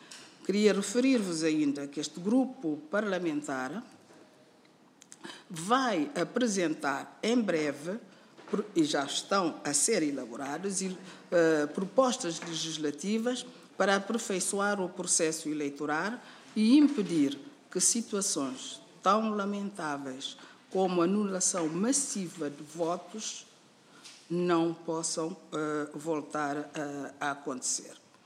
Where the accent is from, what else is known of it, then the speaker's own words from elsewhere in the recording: Portugal; também somos portugueses